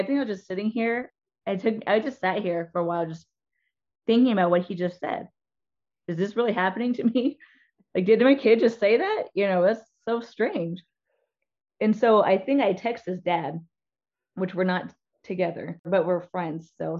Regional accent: Indiana, United States; I'm from Indiana, and I actually went to New York to do follow up for the documentary

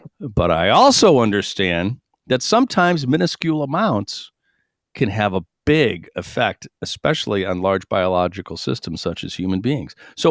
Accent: Syracuse, New York, United States; I'm from Syracuse, New York, fifth cloudiest city in the country.

